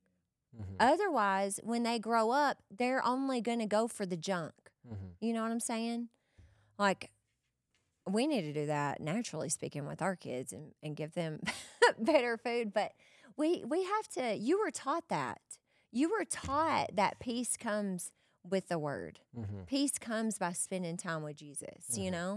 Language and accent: English; the South, United States; so I grew up in the South. We all know this. I grew up eating mashed potatoes, fried chicken, collard greens.